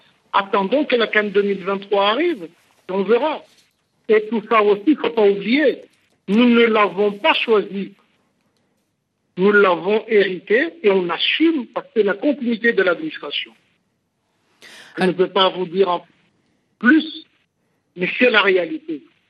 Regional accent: Madagascar; L'été chez moi à Madagascar, par exemple, ce n'est pas l'été qui est dans le nord, au Maghreb.

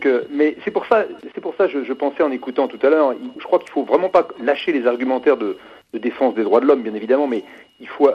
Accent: Brittany, France; et moi je suis breton

